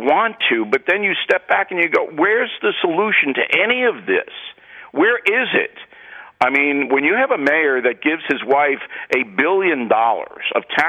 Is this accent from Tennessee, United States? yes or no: no; Levittown, New York, United States; also born or lived in Harlem, New York; You know, I was born in Harlem, but in Columbia Presbyterian, my family moved out to Levittown in 1951. My mother died in that Levitt house, and she never wanted to move.